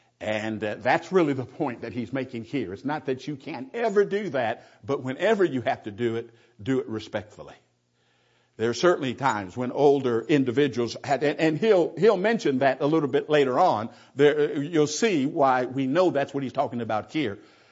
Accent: California, United States; Most of you know, I grew up in the South myself, Southern California.

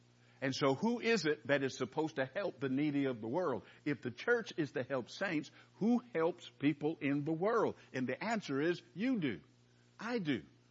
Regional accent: California, United States; I'm from California. I didn't know anything about the church.

